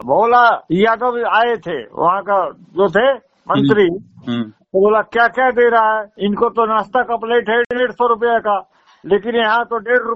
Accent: Bihar, India; दरभंगा जिला बिहार।

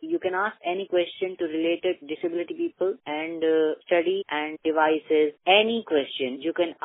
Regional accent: Raebareli, Uttar Pradesh, India; I am from Raebareli, UP

